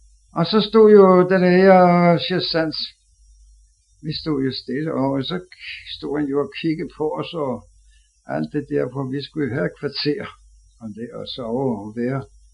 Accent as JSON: {"language": "Danish", "town": "Copenhagen", "region": "Capital Region of Denmark", "country": "Denmark", "said": "og jeg er fra København."}